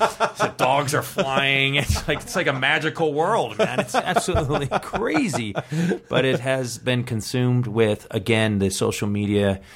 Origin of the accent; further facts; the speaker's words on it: East Coast, United States; growing up in the East Coast, the winters, how tough it is